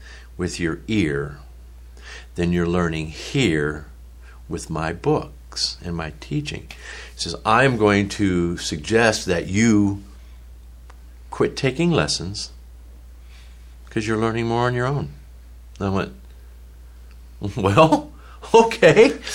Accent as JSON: {"language": "English", "town": "St. Louis", "region": "Missouri", "country": "United States", "tie": "born or raised there", "also_born_or_lived": "Springfield, United States", "lives_now": "Nashville, United States", "said": "I'm a St. Louis boy. I grew up in St. Louis, lived there for 20 years, moved to Springfield, Missouri"}